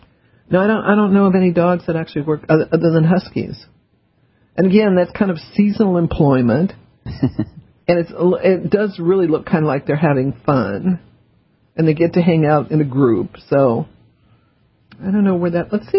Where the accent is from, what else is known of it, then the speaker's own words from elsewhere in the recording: the South, United States; partially because I'm from the South, and the South treats the Civil War completely differently than the North does.